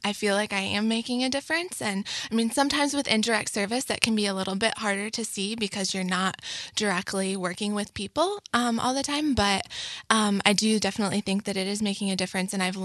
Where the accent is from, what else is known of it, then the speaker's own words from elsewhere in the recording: Michigan, United States; moved away; So I'm originally from Michigan.